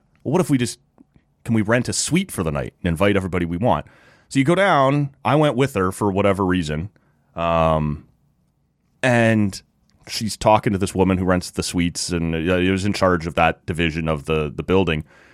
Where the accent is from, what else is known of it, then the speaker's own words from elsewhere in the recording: Oshawa, Ontario, Canada; this thing is going to end up in Oshawa, which is my hometown.